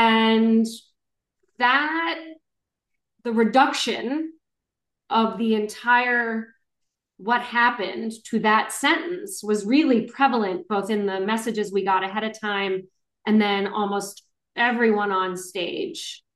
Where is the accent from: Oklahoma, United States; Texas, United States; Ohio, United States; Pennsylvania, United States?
Ohio, United States; Canton; my exposure to people across race and class is different than my high school friends who never left my hometown in Canton, Ohio.